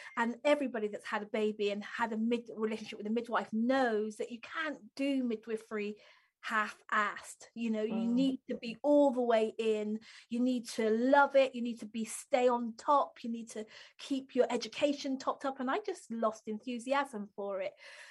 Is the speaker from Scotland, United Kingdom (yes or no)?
no; Bristol, South West England, United Kingdom; I grew up in West Country, Bristol. And so I love Bristol. I come from Bristol and my, you know, I still think about Bristol as my home.